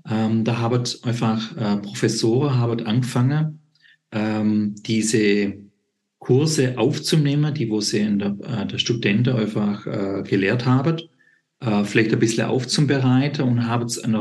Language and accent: German; Stuttgart, Baden-Württemberg, Germany; ich bin aus dem Raum Stuttgart